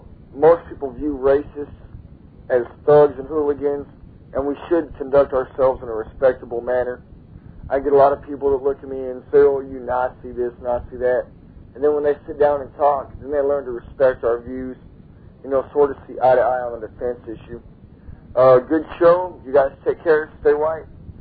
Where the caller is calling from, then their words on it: Arkansas, United States; I'm calling from Arkansas.